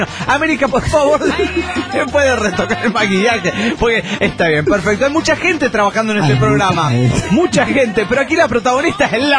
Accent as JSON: {"language": "Spanish", "region": "Mexico City", "country": "Mexico", "said": "del DF Mexicano."}